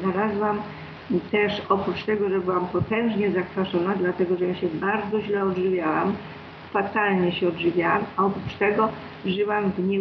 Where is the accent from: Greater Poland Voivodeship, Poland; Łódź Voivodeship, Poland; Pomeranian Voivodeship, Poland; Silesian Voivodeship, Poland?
Greater Poland Voivodeship, Poland; bo ja jestem z Wielkopolski